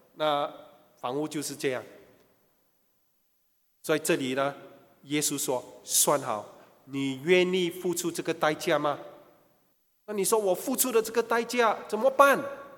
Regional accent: China; 他到中国去学习当地的语文习俗，把福音传给我们中国人。

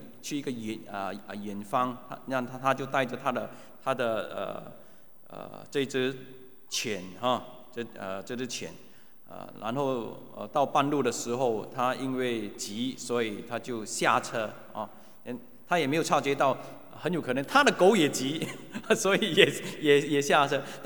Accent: Singapore; 我还记得我小的时候在我家距离蛮远的地方、啊、有那些较有钱的屋子、啊、我们新加坡人称这些屋子为按摩处

